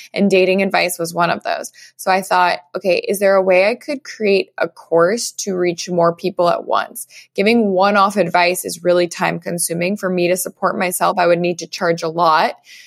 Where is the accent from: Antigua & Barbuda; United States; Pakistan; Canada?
United States; Arizona; moved away as an adult; now in New York City, United States; So I grew up in Arizona and I went to the University of Arizona. After college, I moved to New York City, where I started working in the travel industry.